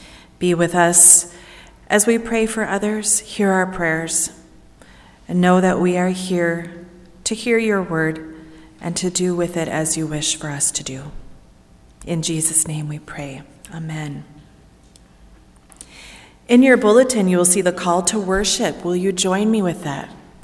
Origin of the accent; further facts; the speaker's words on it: Hutchinson, United States; from Hutchinson, a seminary student working towards ordainment with the UCC.